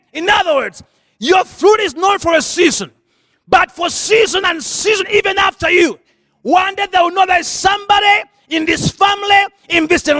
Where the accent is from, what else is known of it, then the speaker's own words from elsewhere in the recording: Uganda; I'm from Uganda.